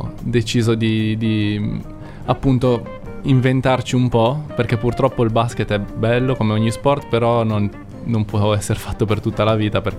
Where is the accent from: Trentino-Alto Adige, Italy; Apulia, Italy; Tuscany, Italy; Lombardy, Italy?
Lombardy, Italy; Castelnuovo; Io sono di Castelnuovo, che è un paese vicino a Vigevano, in provincia di Pavia.